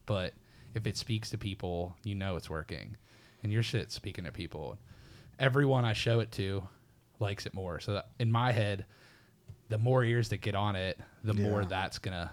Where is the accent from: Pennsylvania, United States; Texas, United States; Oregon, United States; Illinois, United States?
Pennsylvania, United States; It's a dude, like my hometown. I grew up in southwestern Pennsylvania, about an hour south of Pittsburgh.